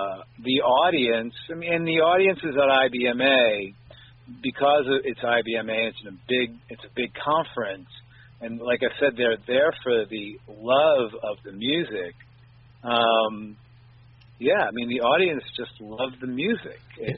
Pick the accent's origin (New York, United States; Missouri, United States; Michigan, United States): New York, United States; now in Nashville, United States; people that I grew up with in New York, and oh, you live in Nashville now.